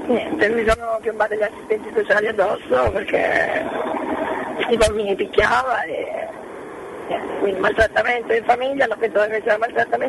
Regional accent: Brindisi, Apulia, Italy; now in Bologna, Italy; È di Brindisi, pugliese.

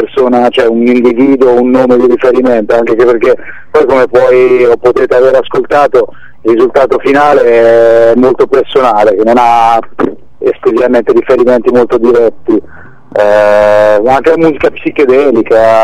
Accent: Senigallia, Marche, Italy; E poi comunque io sono di Senigallia

